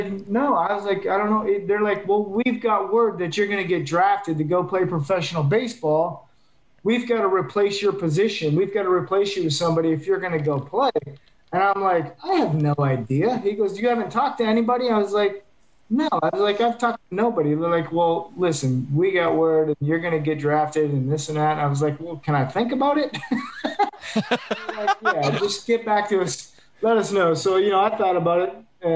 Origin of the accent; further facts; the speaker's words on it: Canada; I'm Canadian.